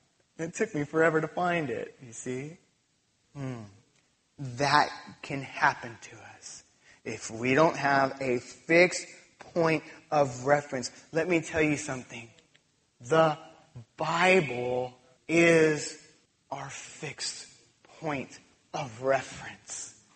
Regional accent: California, United States; I'm from California. We used to do that a lot.

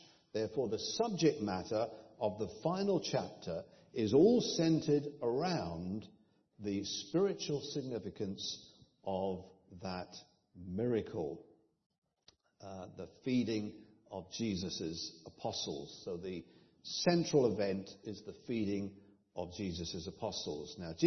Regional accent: England, United Kingdom; A few miles from my hometown in England is a beautiful fishing village

